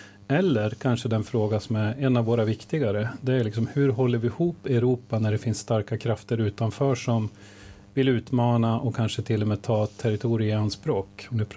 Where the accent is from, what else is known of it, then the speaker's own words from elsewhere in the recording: Gävleborg County, Sweden; Jag var med från början, och jag växte upp i norra Hälsingland